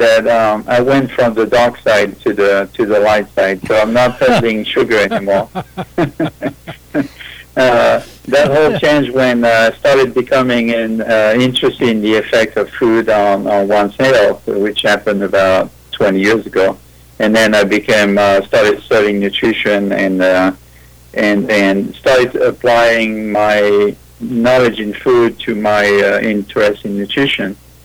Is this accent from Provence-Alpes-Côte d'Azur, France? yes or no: yes; Nice, Provence-Alpes-Côte d'Azur, France; I'm from the Mediterranean, so between Cannes and Monte Carlo.